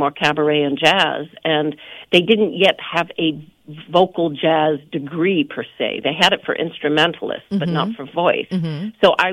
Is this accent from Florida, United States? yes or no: no; New Hampshire, United States; Well, first of all, I'm not from Texas. I'm from New Hampshire.